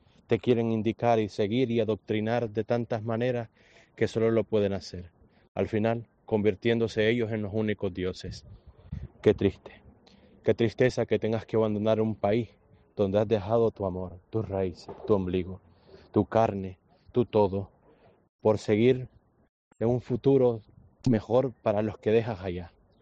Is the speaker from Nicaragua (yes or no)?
yes; Nicaragua; moved away; Como cristiano, eso es lo que nos pasa. … Vengo de Nicaragua. He venido huyendo por persecución religiosa